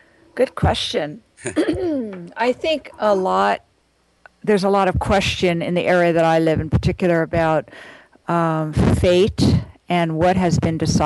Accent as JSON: {"language": "English", "region": "New York", "country": "United States", "tie": "born or raised there", "said": "Oh, New York, my hometown."}